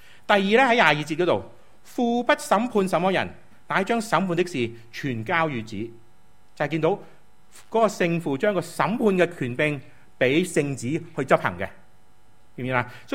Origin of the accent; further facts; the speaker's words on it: Guangdong, China; 我哋广东人话系嘛，我阿爸咁劲嘅